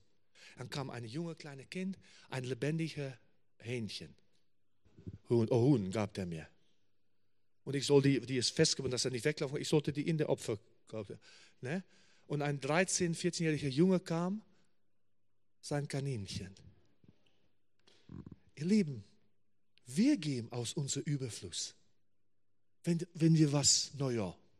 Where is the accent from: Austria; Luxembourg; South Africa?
South Africa; now in Germany; ich komme aus Südafrika mit nur einem Koffer in meiner Hand.